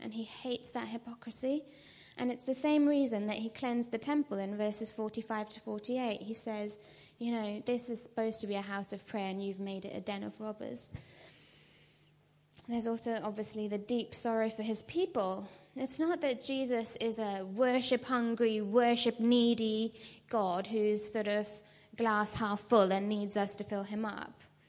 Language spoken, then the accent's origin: English; India; I grew up in India and in a Hindu family.